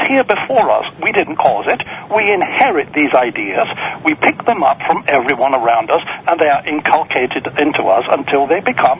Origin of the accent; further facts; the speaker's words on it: Yorkshire and the Humber, United Kingdom; and the one I grew up in Yorkshire, the school teaching, the parenting at home, the whole ethos of how you brought children up was brutal.